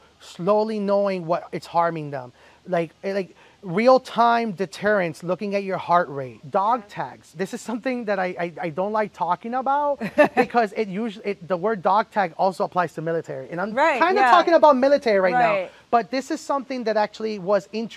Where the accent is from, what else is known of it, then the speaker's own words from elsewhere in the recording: New York, United States; I'm a New Yorker.